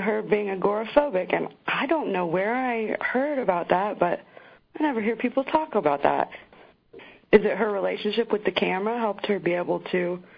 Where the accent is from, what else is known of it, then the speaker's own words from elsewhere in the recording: Alabama, United States; Honestly, growing up in Alabama, that is